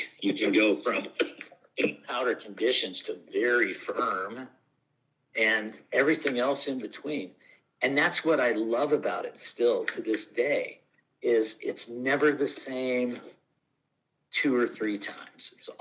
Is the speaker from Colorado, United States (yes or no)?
yes; Colorado, United States; now in Jackson, United States; Well, I'm from Colorado, and I was born and raised in the same county, Grand County, Colorado, which is basically between Berthoud Pass and Rabbit Ears Pass.